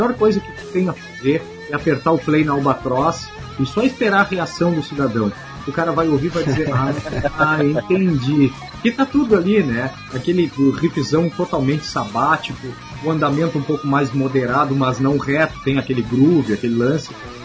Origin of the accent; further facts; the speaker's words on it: Pelotas, Rio Grande do Sul, Brazil; no bairro que eu morei, que eu nasci e me criei aqui em Pelotas.